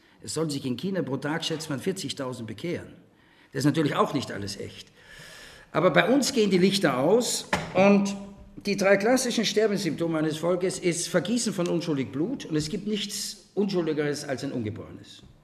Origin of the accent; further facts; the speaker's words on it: Austria; Ich konnte als Österreicher viel leichter in die DDR reisen als ein Bundesdeutscher.